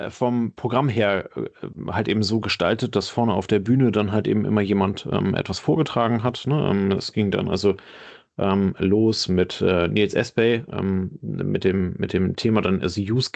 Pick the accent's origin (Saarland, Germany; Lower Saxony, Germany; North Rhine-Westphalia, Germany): North Rhine-Westphalia, Germany; ich komme aus der Nähe von Düsseldorf.